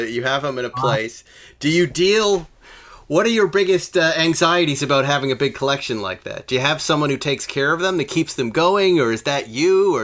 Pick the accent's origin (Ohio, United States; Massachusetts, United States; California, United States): Massachusetts, United States; I know I grew up in Massachusetts and there's a real muscle car scene there.